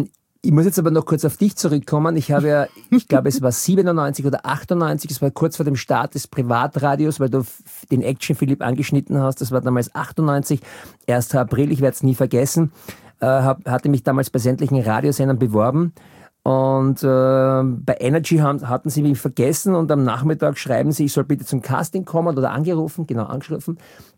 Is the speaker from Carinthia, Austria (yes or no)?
no; Vienna, Austria; born there; Ich bin 68 in Wien geboren, sprich ich bin heute 53 Jahre jung.